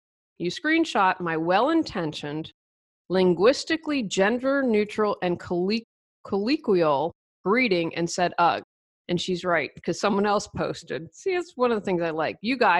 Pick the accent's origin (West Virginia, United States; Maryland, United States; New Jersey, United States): West Virginia, United States; Wheeling; I feel like I grew up in Wheeling, West Virginia. It's right outside of Pittsburgh. I think you guys is fairly common.